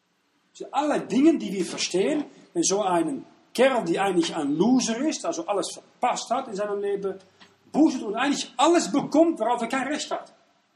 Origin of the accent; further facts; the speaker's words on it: Switzerland; wenn wir als Volk, als Schweizer